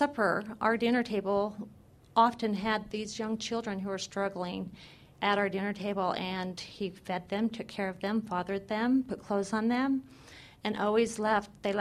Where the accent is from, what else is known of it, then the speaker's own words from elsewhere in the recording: Colorado City, Arizona, United States; also born or lived in Hildale; I come from a fundamentalist perspective where I was raised in Colorado City, born in Hilldale and raised in Colorado City, and went through a lot of diverse and complex situations in that territory.